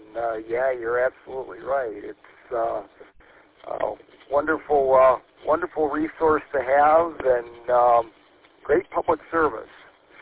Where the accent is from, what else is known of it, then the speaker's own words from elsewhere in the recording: Lansing, Michigan, United States; I grew up actually over in the Waverly-Saginaw area out by, I don't know if you know where the Lansing Mall is.